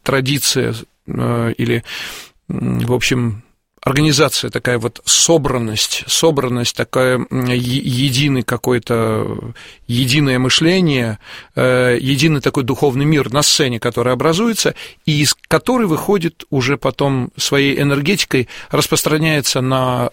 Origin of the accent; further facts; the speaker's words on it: Minsk, Belarus; moved away as an adult; now in Moscow, Russia; С приездом в Москву, а я учился до этого в Минске, я родился в Минске